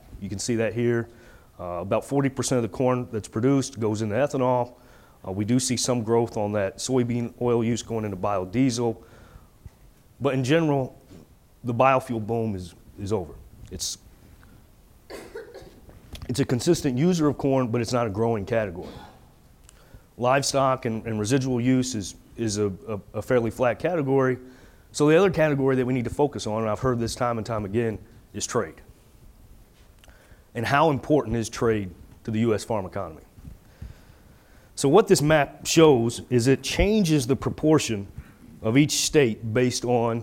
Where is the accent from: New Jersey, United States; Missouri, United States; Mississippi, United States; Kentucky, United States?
Kentucky, United States; Louisville; I'm from Louisville, so I'm a big Louisville Cardinals fan